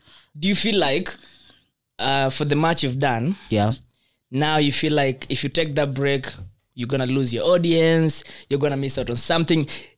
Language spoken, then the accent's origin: English; Kenya; I'm 26 years old. I'm a content creator. I'm a hustler. I'm a Kenyan.